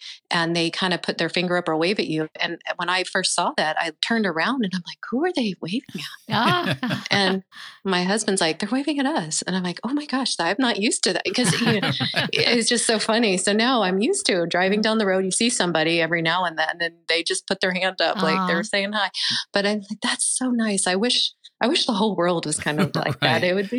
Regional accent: San Diego, California, United States; I grew up in San Diego, California. I was a beach bum as a teenager

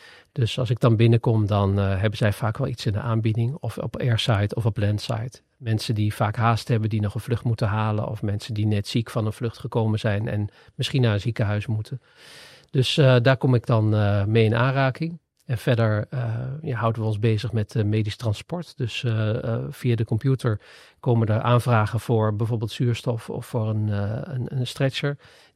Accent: Gelderland, Netherlands; Maar ik kom uit de Achterhoek en dan is Schiphol best ver weg.

